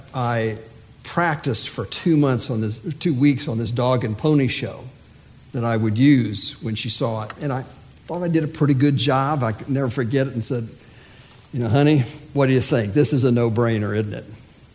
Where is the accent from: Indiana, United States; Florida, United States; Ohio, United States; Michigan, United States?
Florida, United States; Daytona Beach; When I was a kid, I used to play Little League Baseball. I grew up in Daytona Beach.